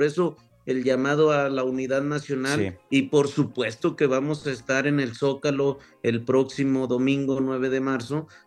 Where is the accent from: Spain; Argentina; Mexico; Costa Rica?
Mexico; Zacatecas; Yo vengo de Zacatecas.